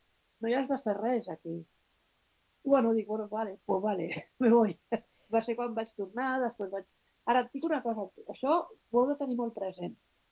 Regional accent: Barcelona, Catalonia, Spain

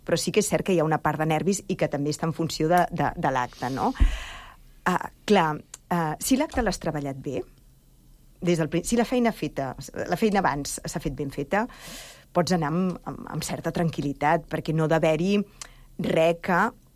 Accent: Sant Cugat del Vallès, Catalonia, Spain; born there; Jo sóc nascuda a Sant Cugat.

